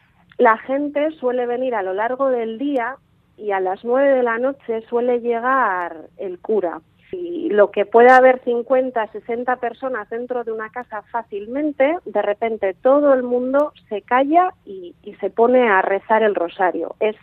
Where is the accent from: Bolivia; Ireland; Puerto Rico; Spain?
Ireland; Letterkenny, Ulster; Derry está en Irlanda del Norte y es una de las ciudades más grandes que conecta con mi pueblo, con Letterkenny.